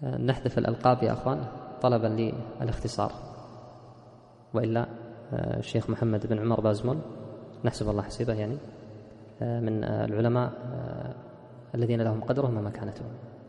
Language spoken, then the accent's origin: Arabic; Kuwait; مكتبة أهل الأثر عندنا في الكويت طبع في مجلدين